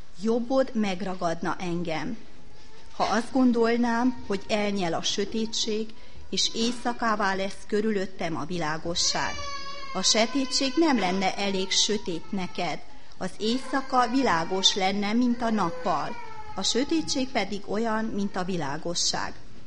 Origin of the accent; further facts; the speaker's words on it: Cluj-Napoca, Cluj County, Romania; now in Satu Mare, Romania; Kolozsváról, illetve Kidéből jöttem ide, férhez.